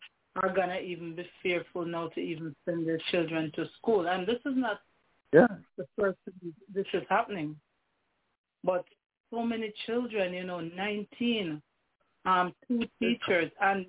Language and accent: English; Jamaica; Growing up in Jamaica, what we used to do, we play with mud